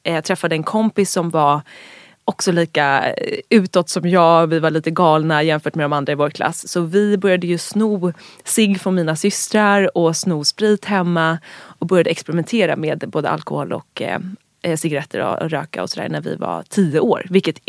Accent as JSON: {"language": "Swedish", "town": "Dalarö", "region": "Stockholm County", "country": "Sweden", "tie": "born or raised there", "said": "Jag är uppvuxen ute på Dalarö i skärgården, ett litet samhälle. Jag är uppvuxen med min mamma och mina två systrar."}